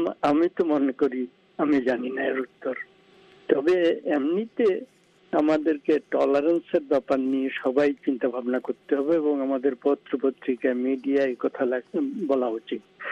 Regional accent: Bangladesh; কারণ আমরা যেহেতু বাংলাদেশের লোক

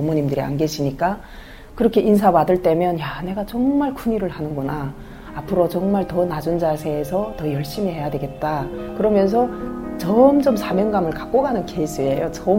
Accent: North Korea; now in South Korea; 내가 북한 여성이니까 북한 여성으로서 한국 사회에 살아가면서

